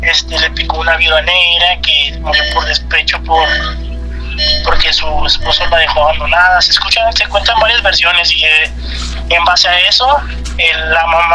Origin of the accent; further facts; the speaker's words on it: Chihuahua, Mexico; now in Monterrey, Mexico; soy de Chihuahua, pero radico en Monterrey.